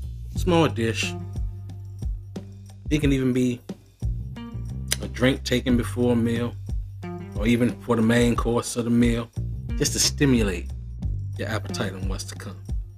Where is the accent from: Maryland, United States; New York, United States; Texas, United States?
Maryland, United States; also born or lived in Washington, D.C.; I'm going to take you back home to my hometown, to the DMV, DC, Maryland.